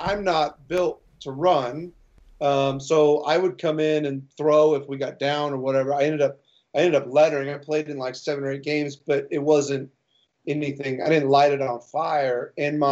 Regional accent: Burns, United States; So growing up in Burns, I mean, you play everything, right?

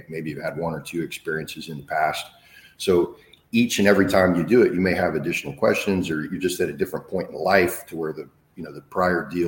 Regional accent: Wichita, Kansas, United States; moved away as an adult; now in Port St. Lucie, United States; I'm originally from Wichita, Kansas. And if you've ever been there, beautiful place. But the winter is a little harsh, right? So I moved to Port St. Lucie, Treasure Coast area here 10 years ago.

